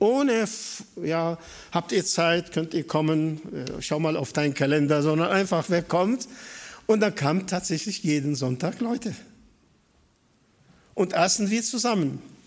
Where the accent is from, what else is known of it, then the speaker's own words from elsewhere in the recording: Syria; German is a second language; now in Germany; Ich komme ursprünglich aus Syrien und wir beide leben hier als Ausländer im Schwabenland.